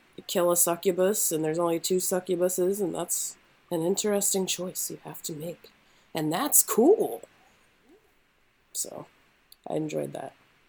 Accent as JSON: {"language": "English", "region": "Midwest", "country": "United States", "said": "I'm a Midwest. I'm from the Midwest."}